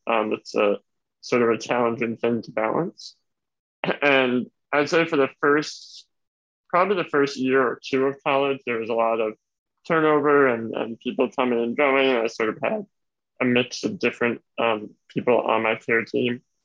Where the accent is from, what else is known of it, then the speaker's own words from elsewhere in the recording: New York, United States; So I've always been in New York. I grew up in Long Island, out in Suffolk County, out east.